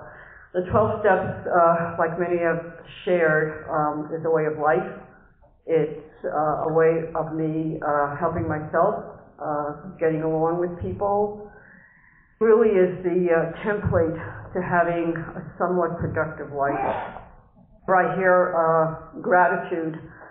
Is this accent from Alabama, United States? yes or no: no; New York, United States; I'm from Westchester County, New York.